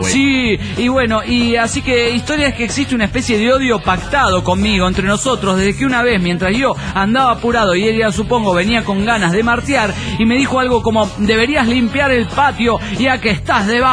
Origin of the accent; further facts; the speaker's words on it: El Bolsón, Río Negro, Argentina; del Bolsón Argentina.